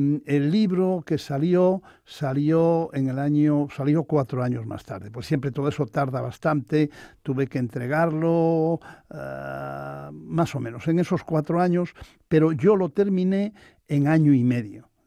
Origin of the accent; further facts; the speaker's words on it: Castile and León, Spain; en la zona de donde yo vengo, donde he nacido, que es el Bierzo